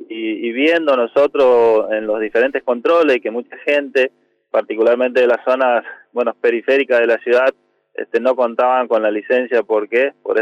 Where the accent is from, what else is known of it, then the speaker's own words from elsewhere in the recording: Resistencia, Chaco, Argentina; Y particularmente somos chaqueños y resistencianos, que me parece que por ahí tiene otro condimento.